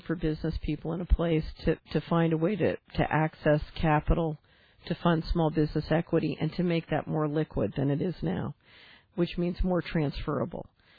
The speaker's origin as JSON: {"language": "English", "town": "Philadelphia", "region": "Pennsylvania", "country": "United States", "tie": "born or raised there", "said": "So, for example, let's look at my old neighborhood where I grew up in Philadelphia."}